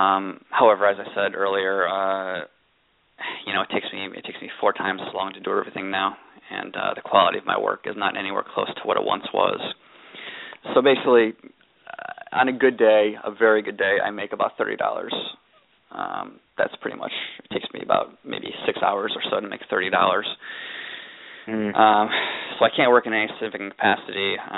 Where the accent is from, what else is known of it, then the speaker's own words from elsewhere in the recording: Connecticut, United States; I'm filing for disability here in Connecticut, in my home state.